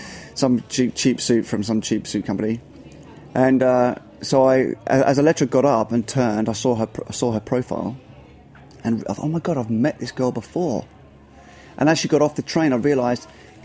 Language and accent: English; United Kingdom; Okay, well, I'm British, so this is what we're good at.